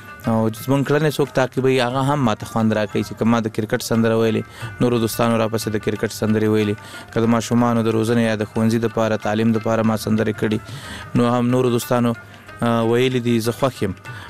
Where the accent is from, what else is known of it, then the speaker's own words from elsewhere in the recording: Kunduz, Afghanistan; also born or lived in Laghman; زمونږ اصلا د لغمان ولایت یو بیاتلی کندوز ته د ناقلونو په دوره کې چې وزیر محمد ګل خان په وخت کې چې ځمکه تقسیمې دي د شمال او پښتنال ته تلل ناقلین تلل، نو هغه وخت کې مونږ تل ویالته په کندوز کې مژوند کړی.